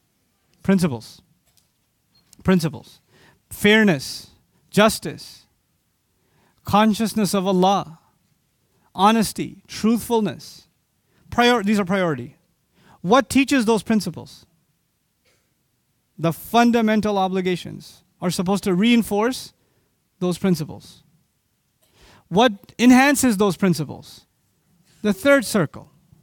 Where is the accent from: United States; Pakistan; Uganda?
Pakistan; I'm from Pakistan too.